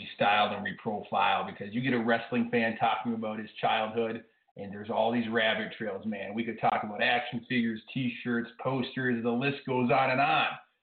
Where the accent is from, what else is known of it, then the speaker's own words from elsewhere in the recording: Minnesota, United States; I'm from Minnesota, way up north. Last summer, we drove from Minnesota to Florida.